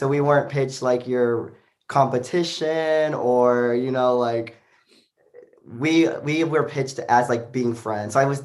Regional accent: Joshua, Texas, United States; Grew up in a small town called Joshua, Texas

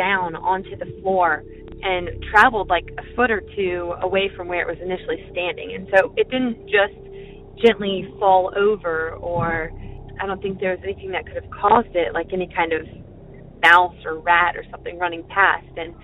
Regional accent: Mechanicsville, Virginia, United States; I'm from Mechanicsville, Virginia.

